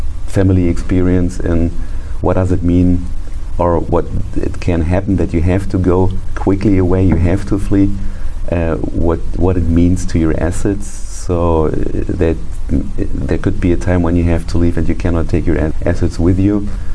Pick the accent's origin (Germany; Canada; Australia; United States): Germany; Berlin; I'm from Germany. I was born in Berlin, and I raised up in West Berlin, so it was in the free part of Berlin.